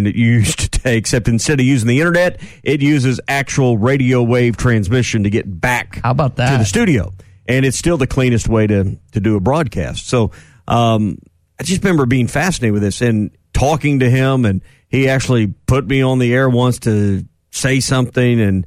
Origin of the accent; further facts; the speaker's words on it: Fort Smith, Arkansas, United States; one of Steve's first jobs in television was at channels 4029 in the River Valley, which was located just off Kelly Highway on North O, which was across the street from Fort Smith Christian School, which I went